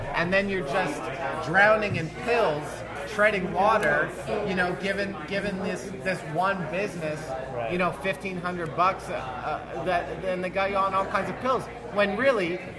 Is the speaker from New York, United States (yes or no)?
no; New Jersey, United States; I keep it real, and I'm crazy, and I'm from Jersey